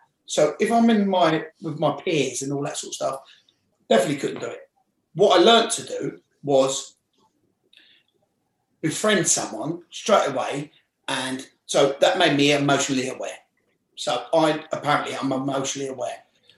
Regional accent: West London, London, United Kingdom; I'm from West London.

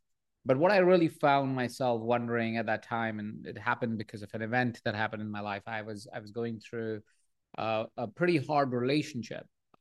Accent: Jaipur, Rajasthan, India; born there; So I was born in India. I was born in Jaipur, a small town, 23 people sharing the same space. It's called a joint family in India

